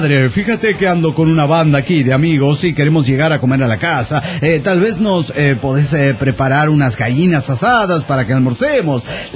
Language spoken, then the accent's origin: Spanish; San Salvador, El Salvador; de San Salvador, Salvador.